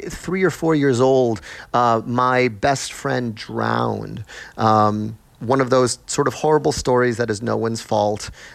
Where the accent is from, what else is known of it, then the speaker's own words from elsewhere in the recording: New York, United States; And I think that part of that's just being a New Yorker.